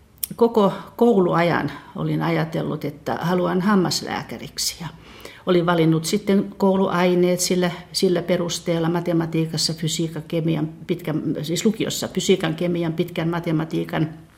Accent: Ostrobothnia, Finland; Siis minä olen pohjalainen vain puoleksi, mutta olen asunut Pohjanmaalla aina.

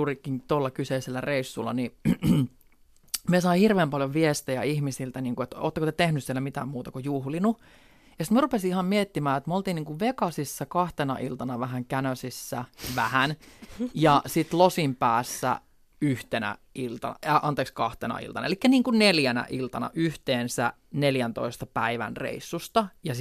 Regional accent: Rovaniemi, Lapland, Finland; olen 34-vuotias artisti ja olen kotoisin Rovaniemeltä.

